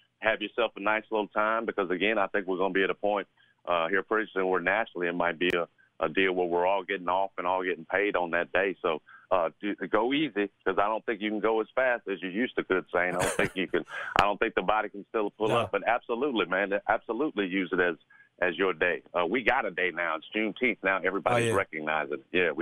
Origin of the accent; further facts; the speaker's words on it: Memphis, Tennessee, United States; We've lived, growing up in Memphis, I've lived all over the city, from midtowns now out east, everywhere except for pretty much downtown in terms of living.